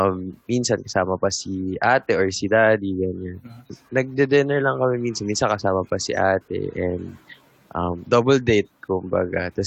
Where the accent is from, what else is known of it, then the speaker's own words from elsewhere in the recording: Quezon City, Metro Manila, Philippines; taga Quezon City ako, tapos taga Cavite siya